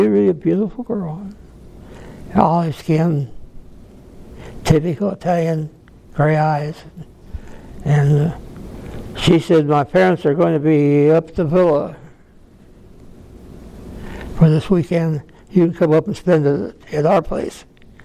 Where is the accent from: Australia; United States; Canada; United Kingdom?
United Kingdom; England; Yeah, I'm English.